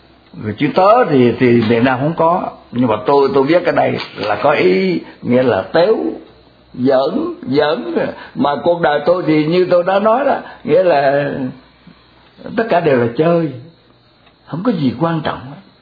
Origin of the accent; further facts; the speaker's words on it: Mekong Delta, Vietnam; Còn để muốn nói lên mình là dân miền Tây Nam Bộ là tôi dùng chữ mần.